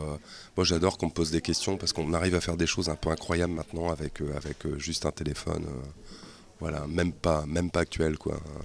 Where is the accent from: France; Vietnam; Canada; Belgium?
France; Amiens, Hauts-de-France; On vient de d'Amiens, Hauts-de-France.